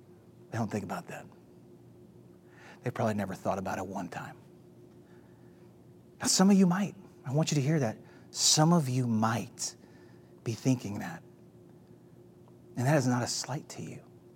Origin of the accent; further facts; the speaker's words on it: St. Louis, Missouri, United States; I grew up in St. Louis, and St. Louis at the time where I lived in the suburbs, it was primarily white.